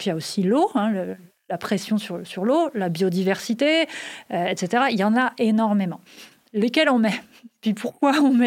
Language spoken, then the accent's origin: French; France; Ben, moi, je viens de France.